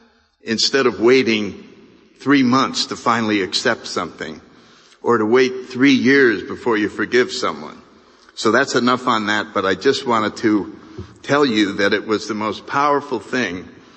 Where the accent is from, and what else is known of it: New Haven, Connecticut, United States; born or raised there